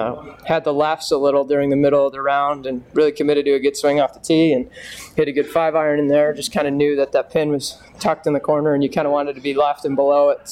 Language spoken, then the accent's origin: English; Chicago, Illinois, United States; I do have some history here. I grew up in Illinois. I grew up in Chicago, so I played the Illinois State Junior Am a bunch here.